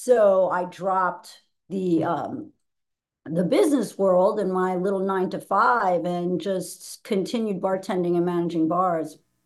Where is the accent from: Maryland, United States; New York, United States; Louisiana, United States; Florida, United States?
New York, United States; also born or lived in Manhattan; I grew up in Neuchâtel, New York, and then I went to NYU and just stayed in Manhattan for about 17, 18 years.